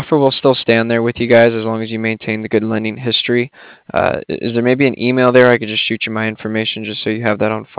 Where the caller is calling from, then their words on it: Cardiff, Wales, United Kingdom; Yeah, so I'm calling from Cardiff.